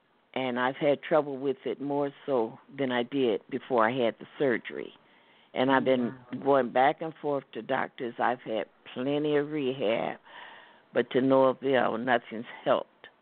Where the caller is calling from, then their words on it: Detroit, Michigan, United States; from Detroit.